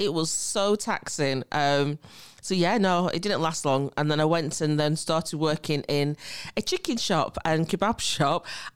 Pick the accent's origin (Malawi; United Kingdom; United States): United Kingdom; Preston, North West England; born and bred in Preston, Lancashire. He heard the accent come out there a little bit.